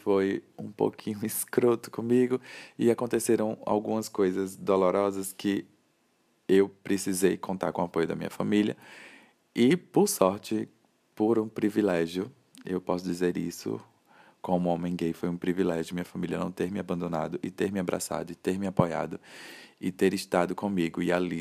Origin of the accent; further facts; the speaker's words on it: Aracaju, Sergipe, Brazil; Eu sou de Aracaju, sou sergipano.